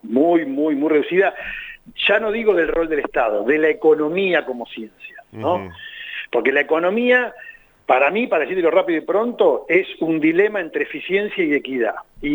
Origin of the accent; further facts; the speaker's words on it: Lincoln, Buenos Aires Province, Argentina; yo soy de Lincoln, soy de Lincoln, ¿no?